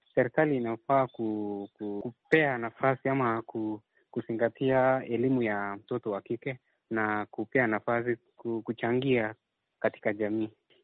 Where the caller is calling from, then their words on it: Eldama Ravine, Baringo County, Kenya; natoka sehemu ya Siloro, kaunti ya Baringo, jiji la Elda Maravin